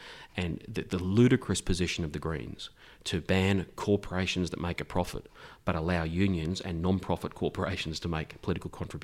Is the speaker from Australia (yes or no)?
yes; Victoria, Australia; in my home state of Victoria